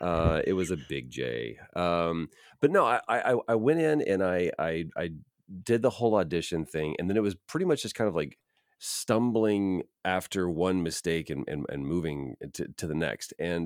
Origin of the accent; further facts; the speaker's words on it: Texas, United States; because I grew up in Texas